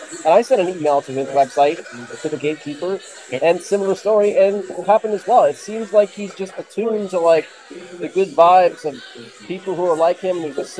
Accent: London, Ontario, Canada; born there; I was born across the lake in London, Ontario

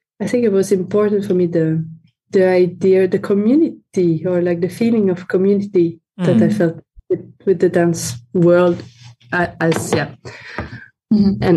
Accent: France; my hometown in France

